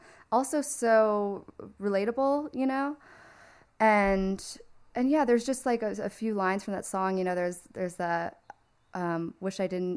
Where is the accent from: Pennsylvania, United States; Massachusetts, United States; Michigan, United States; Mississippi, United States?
Michigan, United States; Detroit; And I grew up in Detroit where like … is everything, you know?